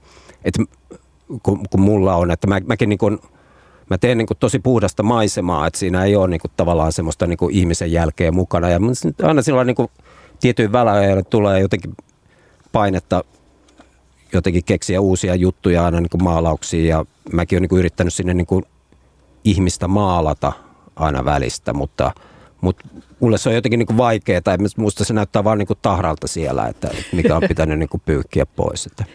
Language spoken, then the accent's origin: Finnish; Ostrobothnia, Finland; Siis mä olen Pohjanmaalta kotoisin kanssa